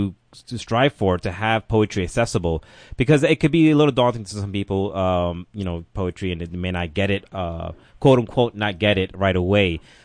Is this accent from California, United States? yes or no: no; Bronx, New York, United States; now in Sullivan County, United States; I'm not from originally from Sullivan County, and when I moved up here, I'm originally from the Bronx